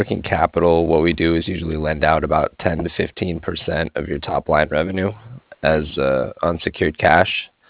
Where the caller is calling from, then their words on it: Cardiff, Wales, United Kingdom; I was calling from Cardiff